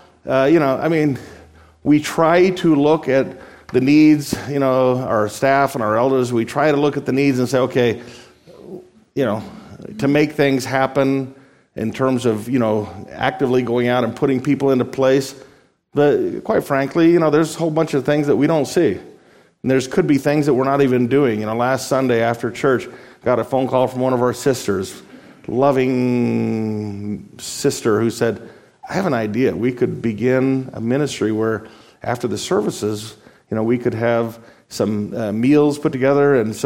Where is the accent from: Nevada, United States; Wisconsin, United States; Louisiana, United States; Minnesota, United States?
Nevada, United States; Las Vegas; I come from Las Vegas. You guys know I was born in Las Vegas and lived there 30 years.